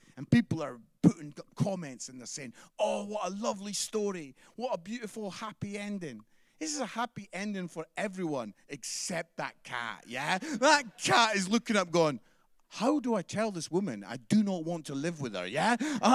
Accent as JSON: {"language": "English", "town": "Edinburgh", "region": "Scotland", "country": "United Kingdom", "said": "So we're Aberdeen, I'm from Edinburgh, we're from like the lovely parts of Scotland, yeah?"}